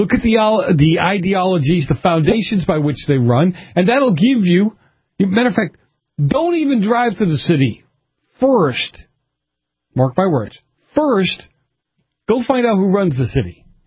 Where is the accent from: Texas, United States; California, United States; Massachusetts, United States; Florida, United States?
Massachusetts, United States; Boston; And I grew up with those around Boston.